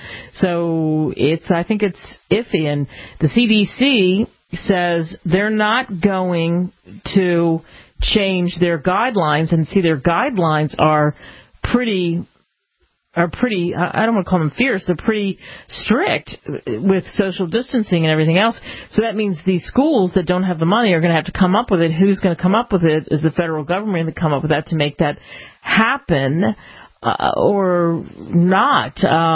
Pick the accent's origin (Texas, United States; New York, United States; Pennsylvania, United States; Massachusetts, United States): Pennsylvania, United States; Philadelphia; what did I know what I was doing coming from Philly?